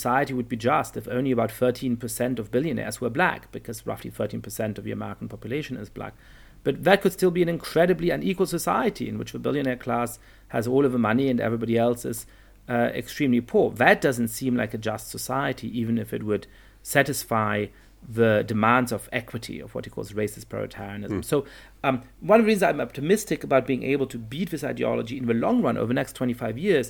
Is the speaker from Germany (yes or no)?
yes; Germany; I grew up in Germany being Jewish. I'm not religious. My parents and grandparents weren't religious.